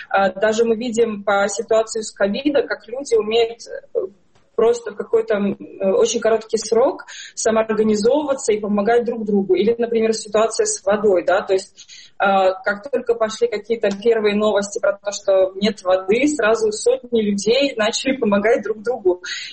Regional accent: Belarus; то, что я ощущаю, как, так же, как, наверное, любой белорус.

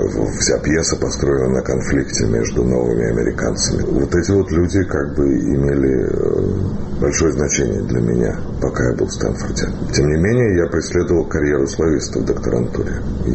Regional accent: Yekaterinburg, Sverdlovsk Oblast, Russia; moved away; она тоже с Урала, как и я, но не из Свердловска, а из Перми.

